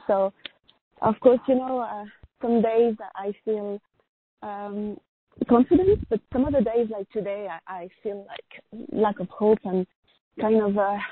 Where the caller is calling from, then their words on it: Sedona, Arizona, United States; I'm calling actually from Sedona, Arizona, but my number is still from California, 949 area, you know.